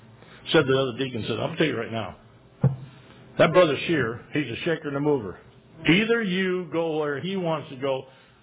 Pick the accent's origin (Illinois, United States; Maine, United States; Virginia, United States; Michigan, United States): Michigan, United States; When I was growing up in Michigan, we used to cut mustard out of our beans and our corn.